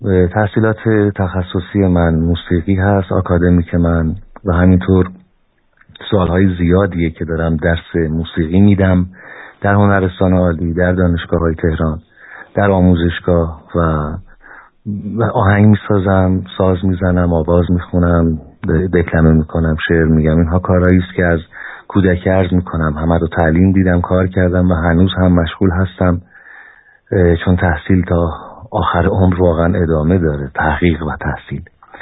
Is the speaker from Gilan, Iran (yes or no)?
yes; Langarud, Gilan, Iran; و خدمتون عرض کنم که مرداد ماه سال 51 در لنگرود به دنیا آمدم، شهری از استان گیلان.